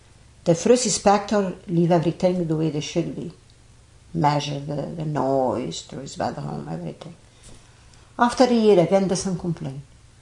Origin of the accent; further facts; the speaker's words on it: Portugal; English is a second language; now in Canada; Yes, the house you have is people from close, probably an hour away from my hometown.